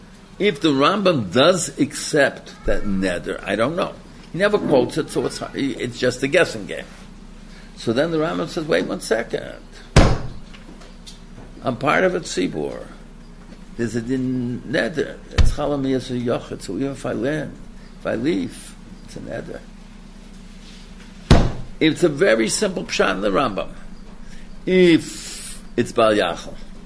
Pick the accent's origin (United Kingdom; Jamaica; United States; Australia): United States; Boston, Massachusetts; also born or lived in New York / Chicago / Los Angeles / Jerusalem; I grew up in Boston, to New York, Chicago, Los Angeles, Yerushalayim.